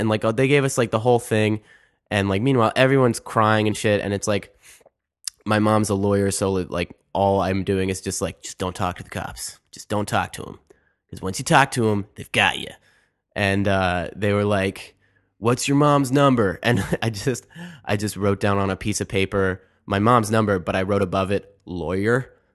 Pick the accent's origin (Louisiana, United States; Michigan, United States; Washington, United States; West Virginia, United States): West Virginia, United States; Morgantown; I grew up in Morgantown, West Virginia.